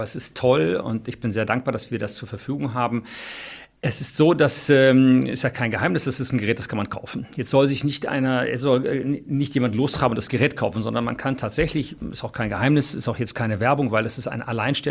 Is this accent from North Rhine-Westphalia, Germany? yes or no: yes; Cologne, North Rhine-Westphalia, Germany; Ich als Kölner kenne die schon aus Studientagen.